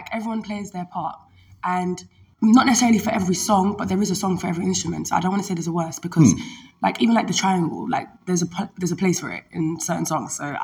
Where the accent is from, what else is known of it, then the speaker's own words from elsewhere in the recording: United Kingdom; Being British, we just do what we want.